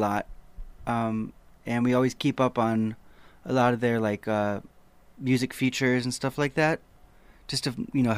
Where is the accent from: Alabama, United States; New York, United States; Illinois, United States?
Illinois, United States; Peoria; I could also say that we grew up in Peoria, Illinois